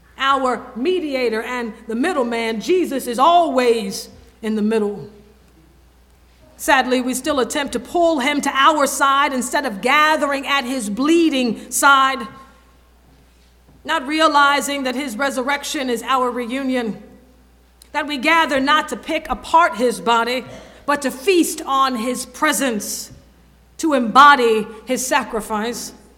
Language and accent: English; the South, United States; When I was growing up in the South, the members would call each other brother and sister.